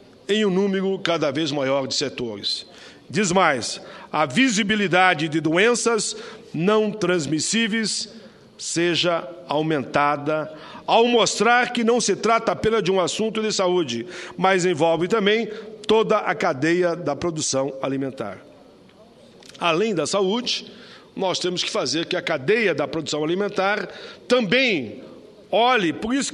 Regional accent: Rio Grande do Sul, Brazil; e falo como gaúcho, como gaudério, lá do meu Rio Grande

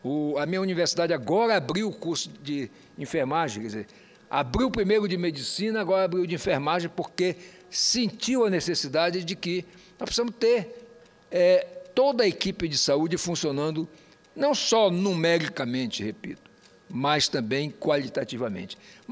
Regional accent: Roraima, Brazil; born there; also born or lived in Manaus; Eu estudava em Manaus, eu nasci em Roraima, e, portanto, estudava em Manaus, que é vizinho.

